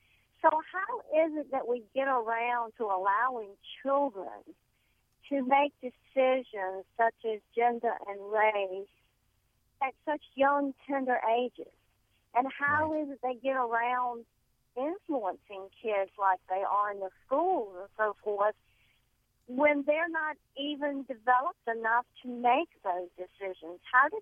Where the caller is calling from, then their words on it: Richmond, Virginia, United States; Richmond, Virginia.